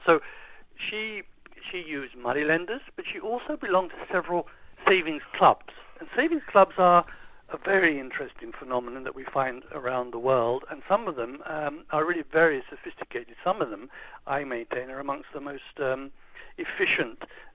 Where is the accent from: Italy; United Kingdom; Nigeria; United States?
United Kingdom; England; And you might ask, why would I do this as an Englishman?